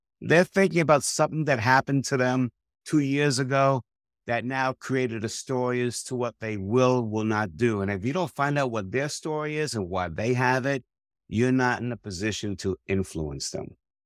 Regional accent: New York City, New York, United States; now in Bergen County, United States; So I grew up in Washington Heights, 181st Street, and 181st and 180th and Wadsworth Avenue. And then in 1970, when the crack epidemic came, we moved to New Jersey, where a lot of the Jewish people moved to in Bergen County.

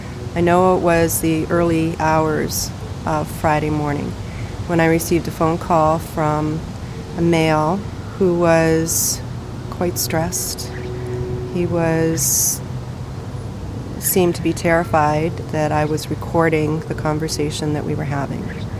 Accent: Fort Churchill, Manitoba, Canada; So we grew up in Fort Churchill. And then from there, worked for the government in northern Manitoba

